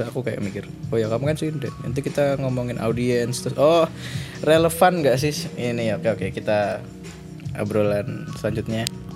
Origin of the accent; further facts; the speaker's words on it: Yogyakarta, Special Region of Yogyakarta, Indonesia; Kasarnya kayak kita orang Jogja gitu kan ya, kita gak tahu band-band Jogja ada apa aja